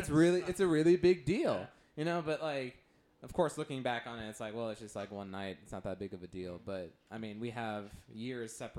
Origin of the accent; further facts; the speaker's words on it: Irving, Texas, United States; I grew up in Irving, Texas, like, I went to school there.